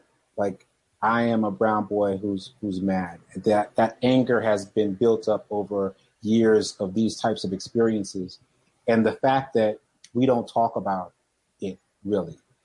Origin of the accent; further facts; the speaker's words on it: Boston, Massachusetts, United States; I was born and raised in Boston, and I was out with my brother, my older brother.